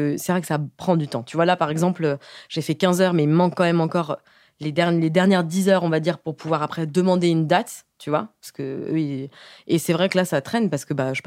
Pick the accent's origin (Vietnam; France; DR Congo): France; Mulhouse, Grand Est; now in Paris, France; Parce que je suis partie tôt de Mulhouse. En fait, je suis partie.